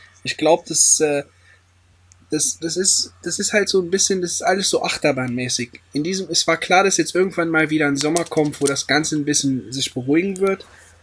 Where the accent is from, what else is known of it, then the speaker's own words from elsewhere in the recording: Luxembourg; da bin ich halt als Luxemburger Betroffener